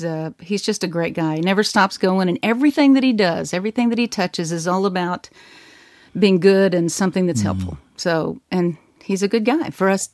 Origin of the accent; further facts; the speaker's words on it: Alabama, United States; And I'm from Alabama.